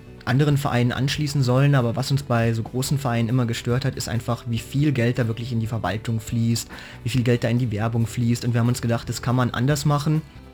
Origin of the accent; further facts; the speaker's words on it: Landshut, Bavaria, Germany; now in Munich, Germany; Also wir kommen alle aus der Gegend von Landshut, studieren jetzt in München